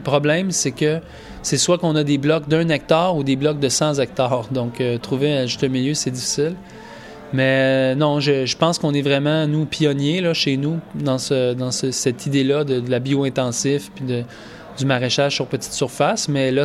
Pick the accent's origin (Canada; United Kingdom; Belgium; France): Canada; Quebec; Je viens du sud de Montréal, donc dans les cantons de l'Est, à 1 heure au sud.